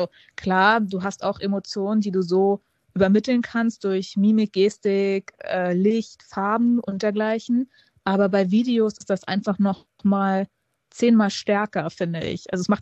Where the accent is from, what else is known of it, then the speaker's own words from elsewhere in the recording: Hamburg, Germany; Ich bin ja gebürtige Hamburgerin